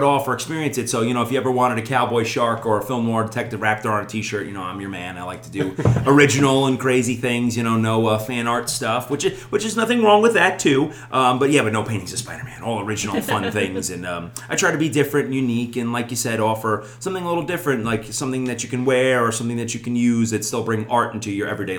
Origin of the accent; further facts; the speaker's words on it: New York, United States; now in Charlotte, United States; I'm from up north. I'm one of those Yankees, as everybody says. No, I'm from New York originally, but I've been down in Charlotte now for about 8-9 years now